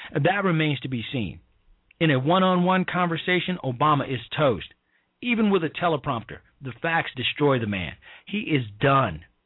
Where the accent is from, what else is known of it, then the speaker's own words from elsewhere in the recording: Chicago, Illinois, United States; So when that moron from Chicago, my hometown … said after Katrina